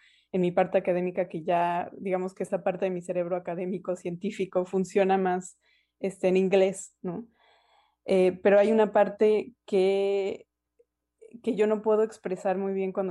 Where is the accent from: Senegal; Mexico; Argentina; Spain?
Mexico; first language Spanish; moved away as an adult; also born or lived in United States; now in Canada; yo crecí en México hablando español, esa es mi lengua materna y la lengua en la que me siento más cómoda expresándome. Y luego me fui a hacer un doctorado a Estados Unidos y ahora estoy aquí en Canadá